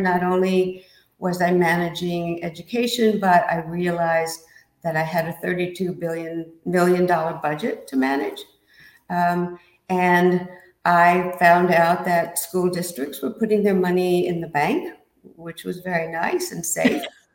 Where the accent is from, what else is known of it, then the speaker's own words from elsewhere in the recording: Greenville, South Carolina, United States; Yes, I grew up in Greenville. My mother and father both were survivors of the Holocaust. They had to leave Vienna.